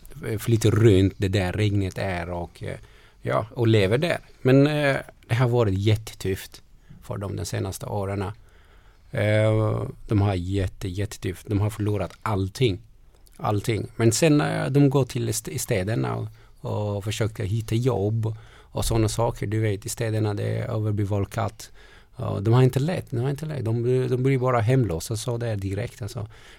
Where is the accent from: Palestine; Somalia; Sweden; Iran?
Somalia; du vet redan att jag kommer inte från Sverige. Och jag kommer från Somalia